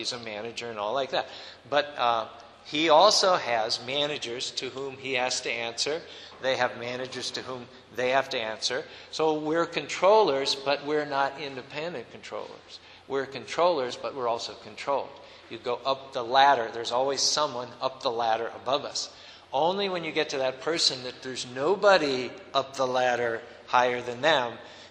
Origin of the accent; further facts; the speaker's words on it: United States; Just like in America, I'm a citizen, I'm an American, Obama's an American, so we share our Americanness.